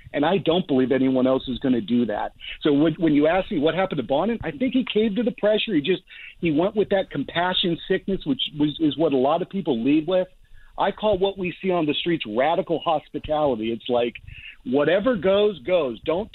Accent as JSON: {"language": "English", "town": "Westchester", "region": "California", "country": "United States", "tie": "born or raised there", "said": "I'm born and raised in Westchester. I'm an Army combat veteran. I left L.A. because I couldn't afford to live in L.A."}